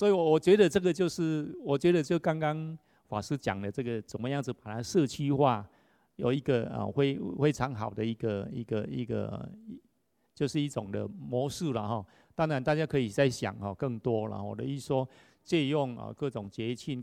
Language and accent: Chinese; China; 一方面我们中国人是好简啊，喜欢简单的